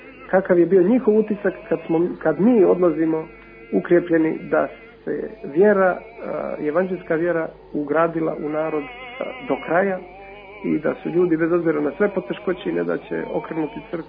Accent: Montenegro; visoko prosvećeni mitropoliti i moja malenkost, mi smo bili iz Crne Gore

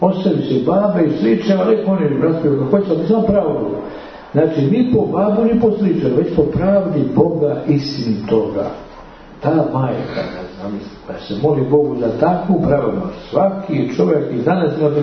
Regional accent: Serbia; mi smo brate iz Srbije. One države tamo na Balkanu u kojoj živi zakon i pravda.

